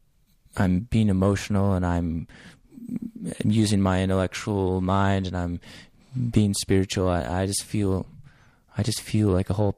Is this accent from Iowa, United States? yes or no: yes; Iowa, United States; born there; Well, I was born in Northeast Iowa. And my on a dairy goat farm